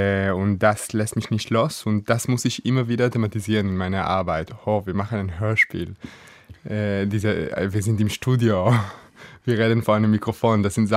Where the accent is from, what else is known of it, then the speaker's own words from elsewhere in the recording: Israel; first language he; German is a second language; Ich habe viele gute Erinnerungen aus meiner Kindheit in Israel. Ich liebe die hebräische Sprache. Das ist die einzige Sprache, in der ich das Gefühl habe, dass ich mich eloquent ausdrücken kann.